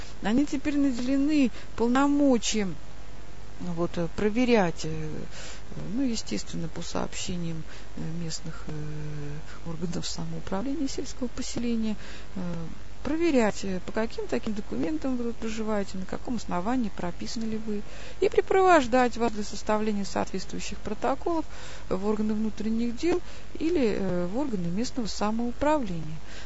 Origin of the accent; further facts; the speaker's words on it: Russia; born there; депортировать нас с вами некуда, мы родились в России